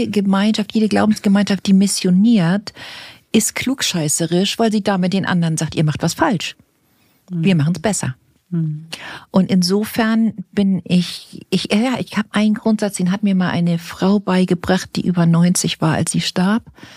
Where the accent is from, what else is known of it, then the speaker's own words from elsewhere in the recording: Hamburg, Germany; born there; ich bin in Hamburg geboren, dann so in Rheinbeck. Bei Hamburg bin ich geboren und ich bin auf eine katholische Schule gegangen.